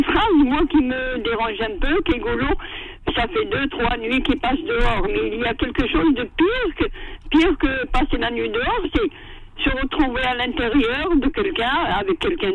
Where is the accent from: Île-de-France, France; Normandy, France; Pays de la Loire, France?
Île-de-France, France; Nanterre; Oui, moi, je suis de Nanterre